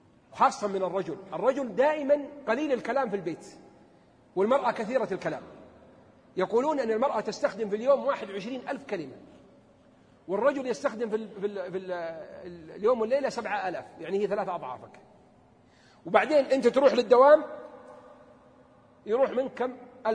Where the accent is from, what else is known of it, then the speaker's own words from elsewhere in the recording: Abha, Asir, Saudi Arabia; هذه أحسن شيء عندنا في أبها لأن ما عندنا إلا ألف أكثر حاجة